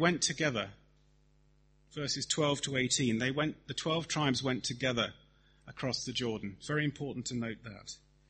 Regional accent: Woking, South East England, United Kingdom; I've never lived on a frontier. I'm from Woking, for goodness sake.

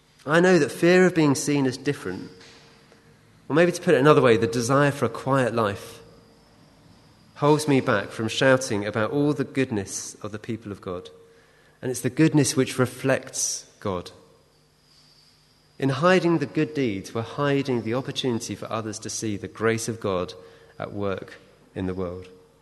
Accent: United Kingdom; I think our culture, being British, is to be understated.

